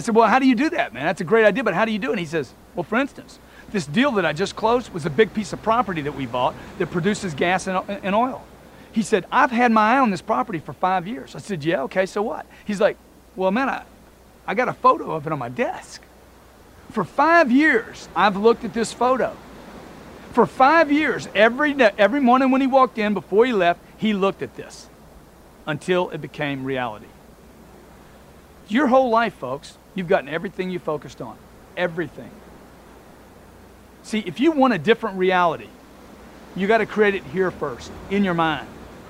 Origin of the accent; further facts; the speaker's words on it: Louisiana, United States; I grew up in Louisiana. I had pine trees in my yard.